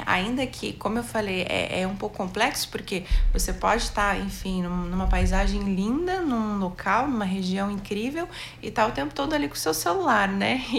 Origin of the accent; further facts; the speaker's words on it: Ponta Grossa, Paraná, Brazil; now in Guarapuava, Brazil; Eu, enfim, sou de Ponta Grossa, venho para cá, né, para Guarapuava.